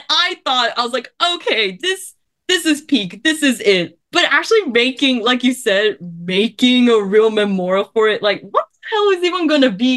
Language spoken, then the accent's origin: English; Malaysia; As a Malaysian girly myself